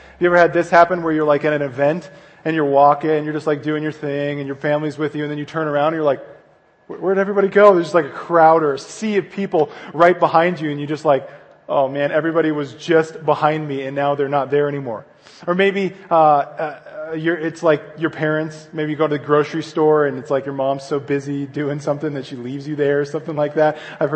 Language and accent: English; Colorado, United States; we're really close where I grew up in Colorado to the mountains. So we drove to Boulder, which was like 20 minutes away